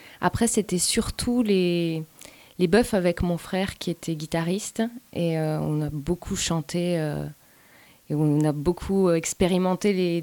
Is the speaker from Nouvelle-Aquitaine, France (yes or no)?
yes; Nouvelle-Aquitaine, France; born there; moved away as an adult; now in Montpellier, France; moi, je suis née en Charente. Et je suis, tout comme Isabelle, venue à Montpellier pour mes études. Et j'y suis restée il y a aussi de nombreuses années.